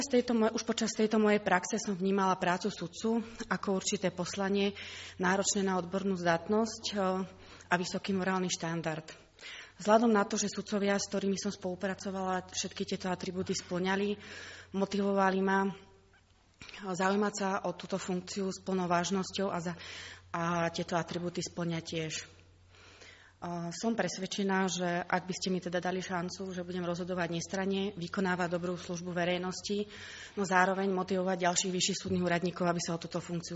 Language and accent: Slovak; Považská Bystrica, Trenčín Region, Slovakia; pochádzam z Považskej Bystrice.